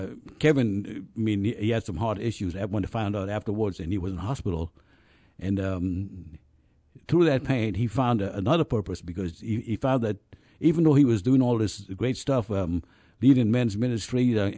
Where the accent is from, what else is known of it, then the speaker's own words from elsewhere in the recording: Trinidad & Tobago; I grew up in the Caribbean in Trinidad.